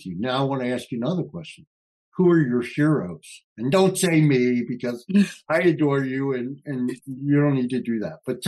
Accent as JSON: {"language": "English", "region": "New Jersey", "country": "United States", "tie": "born or raised there", "said": "I grew up in a totally segregated city. I grew up in North New Jersey, and North New Jersey had the highest African-American population in America, but I never had a black teacher, never saw a black police officer"}